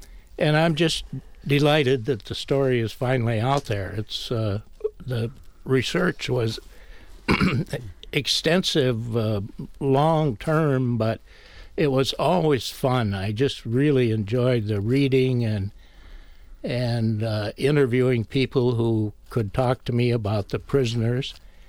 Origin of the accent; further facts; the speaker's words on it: Barron, Wisconsin, United States; It's modeled after my hometown of Barron.